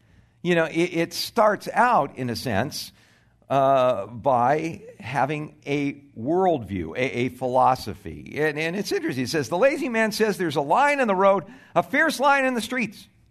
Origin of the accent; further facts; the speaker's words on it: California, United States; now in Tucson, United States; But where I grew up in California, you know, there were two things that you would encounter quite a bit.